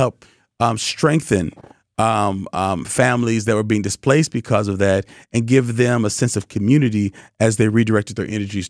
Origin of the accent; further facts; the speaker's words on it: Madison, Wisconsin, United States; And so I grew up in Madison.